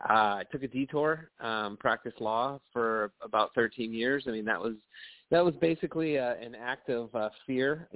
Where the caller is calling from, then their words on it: Seattle, Washington, United States; I'm calling from Seattle, Washington.